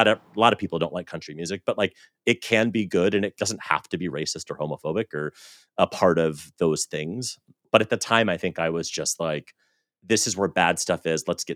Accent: Southern United States, United States; So for some backstory, I grew up in the South, and the American South is varied, but in general, it's a very conservative culture.

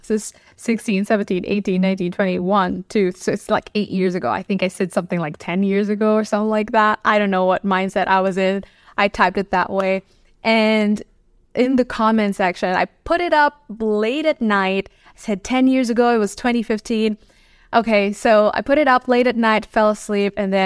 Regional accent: Philippines; I grew up in the Philippines, and we don't have fall.

